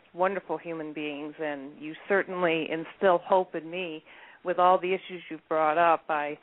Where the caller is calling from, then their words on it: New York, United States; I'm calling from the Adirondack Mountains in New York.